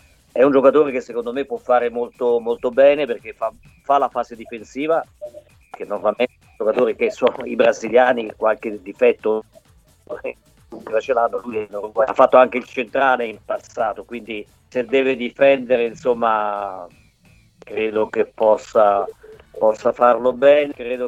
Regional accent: Perugia, Umbria, Italy; io sono perugino

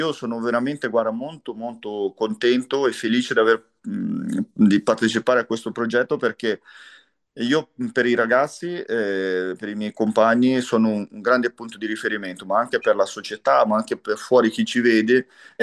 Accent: Brazil; Italian is a second language; io sono un brasiliano che parlo di un argentino

